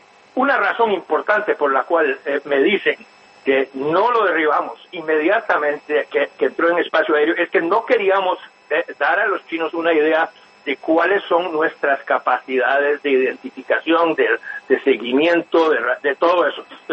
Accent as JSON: {"language": "Spanish", "country": "Costa Rica", "said": "Mira, yo soy de Costa Rica originalmente. Costa Rica ni ejército tiene, ni estoy diciendo que lo debería tener."}